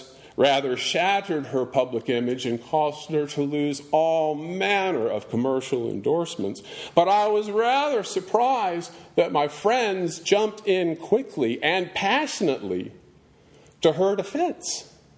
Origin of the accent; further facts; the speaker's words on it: the South, United States; because I'm from the South.